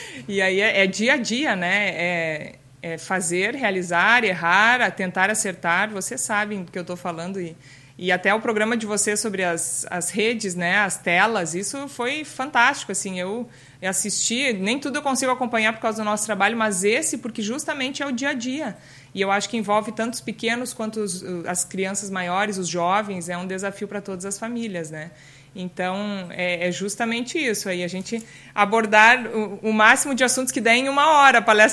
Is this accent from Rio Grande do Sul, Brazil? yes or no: yes; Santo Ângelo, Rio Grande do Sul, Brazil; now in Porto Alegre, Brazil; mãe de dois meninos, sou casada com o Thiago. Sou natural de Santo Ângelo, Rio Grande do Sul, tenho 37 anos